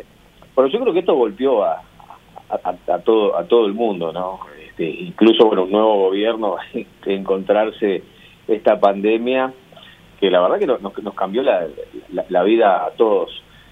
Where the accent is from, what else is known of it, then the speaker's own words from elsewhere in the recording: Uruguay; yo estoy muy feliz como uruguayo